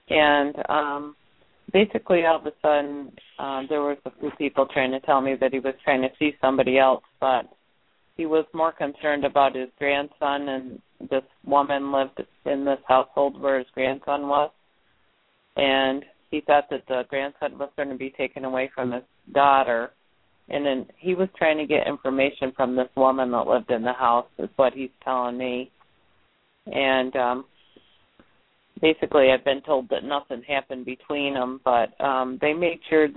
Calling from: New York, United States; I'm calling from New York.

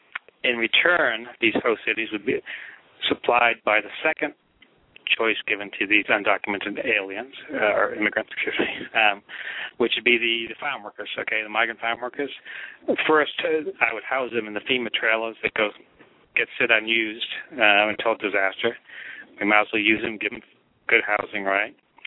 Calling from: Palm Harbor, Florida, United States; I'm calling from Palm Harbor, Florida.

